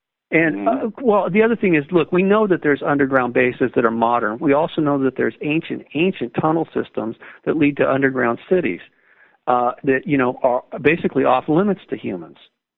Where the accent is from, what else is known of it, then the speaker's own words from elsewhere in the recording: Malibu, California, United States; and because I grew up in Malibu.